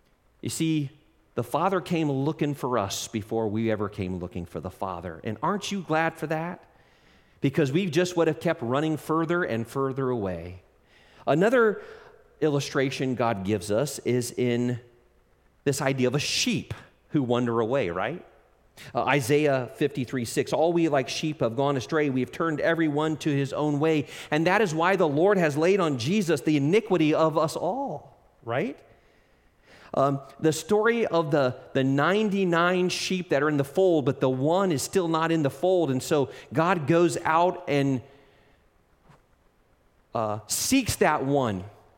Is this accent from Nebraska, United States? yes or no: no; Ohio, United States; born there; By the way, it seems like I was born in Ohio.